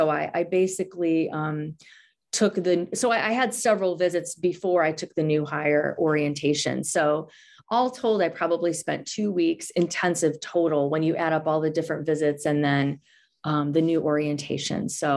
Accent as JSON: {"language": "English", "region": "Midwest", "country": "United States", "said": "I basically identified myself as a Midwesterner, as a mom, as someone who buys meat for my kids."}